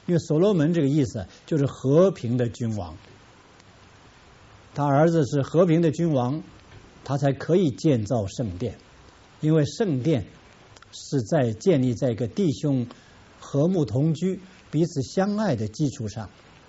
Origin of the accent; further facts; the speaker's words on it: China; 我们中国人最懂得这个道理